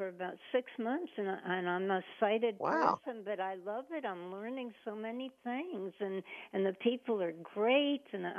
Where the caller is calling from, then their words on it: Boynton Beach, Florida, United States; Boynton Beach.